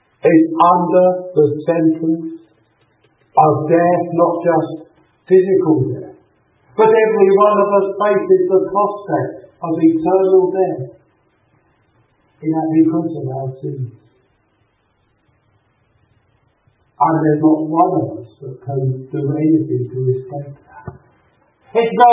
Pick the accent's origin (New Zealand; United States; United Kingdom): United Kingdom; I'm a British. I was born into a Christian country. I go to church.